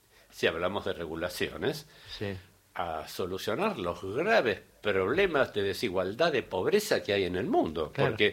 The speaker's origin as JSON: {"language": "Spanish", "country": "Argentina", "said": "pero nosotros mucho, la Argentina"}